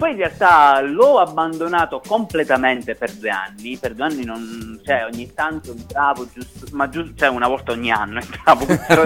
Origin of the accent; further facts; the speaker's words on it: Sicily, Italy; io sono siciliano, ma a causa del mio lavoro mi sono segregato in Lombardia